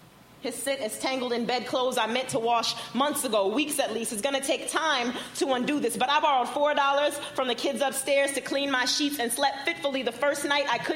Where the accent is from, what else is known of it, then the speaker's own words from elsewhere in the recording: Oakland, California, United States; I'm from Oakland, California.